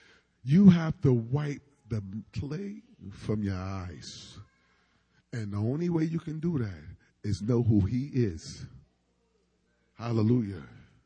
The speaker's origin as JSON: {"language": "English", "region": "New York", "country": "United States", "said": "I said, you know, I'm from New York."}